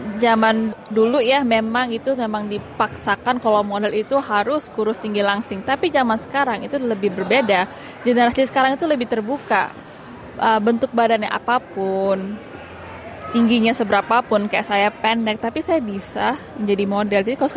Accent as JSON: {"language": "Indonesian", "country": "Indonesia", "lives_now": "Australia", "said": "walaupun saya dari Indonesia, lahir Indonesia, sekarang udah jadi warga negara Australia"}